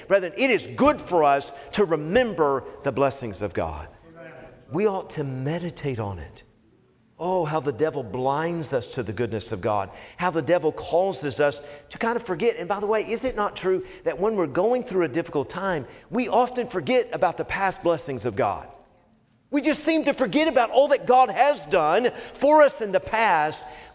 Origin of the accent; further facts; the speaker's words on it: Tennessee, United States; I'm from Tennessee, you know? I'm used to coon hunting or, you know, whatever, cat hunting or whatever.